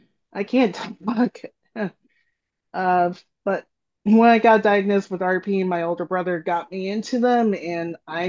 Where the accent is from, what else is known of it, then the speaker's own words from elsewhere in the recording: Boston, Massachusetts, United States; born there; moved away; also born or lived in Orlando; I was born in Boston and moved down in 1987 to Florida. So I lived in Orlando most of my life. And now I currently live in Ormond Beach because of work.